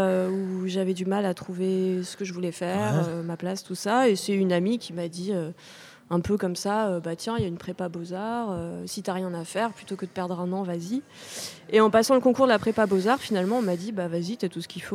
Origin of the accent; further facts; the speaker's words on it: Montpellier, Occitanie, France; Oui, alors moi je suis de Montpellier, ouais. Donc je suis pas très très loin.